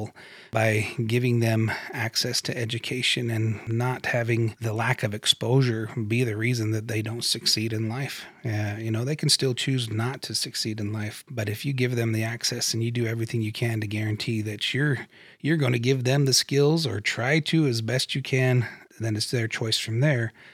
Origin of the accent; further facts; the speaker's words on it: Utah, United States; I grew up in Utah County, mainly. Okay. I was in Orem and Pleasant Grove and did a stint in Morgan, Utah. Tiny town.